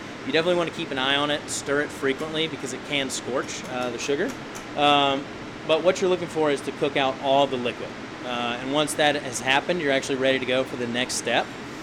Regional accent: the South, United States; a lot of the times people know that I'm from the South and sort of associate me with peanuts.

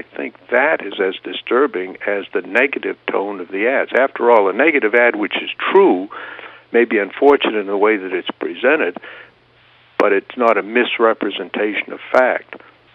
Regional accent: Maine, United States; First, I come from Maine, which is a relatively small state, in which there is a high level of personal contact with voters.

